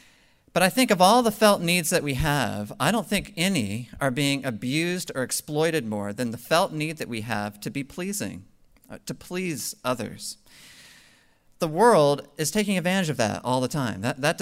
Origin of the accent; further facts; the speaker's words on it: New England, United States; I'm an American. I'm a Yankee, a New Englander.